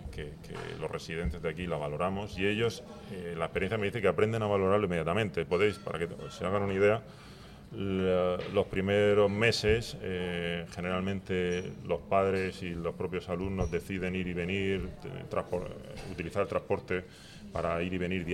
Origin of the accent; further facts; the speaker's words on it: San Javier, Region of Murcia, Spain; Yo no soy oriundo de San Javier, pero por 2 años solamente. Nací en Murcia